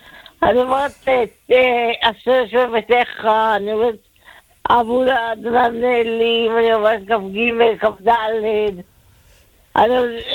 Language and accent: Hebrew; Greece; לא, יוונים.